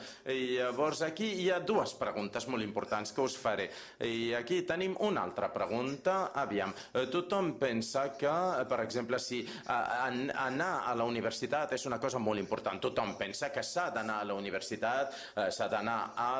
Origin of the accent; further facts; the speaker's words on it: China; now in United States; Llavors jo visc als Estats Units i vinc de la Xina. Són dos països molt contradictoris.